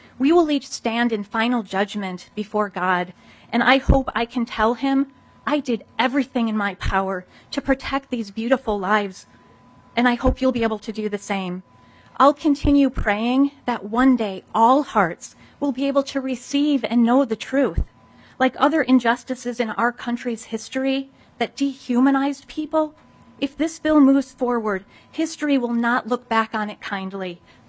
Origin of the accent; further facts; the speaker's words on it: Mendota Heights, Minnesota, United States; Good morning … from Mendota Heights.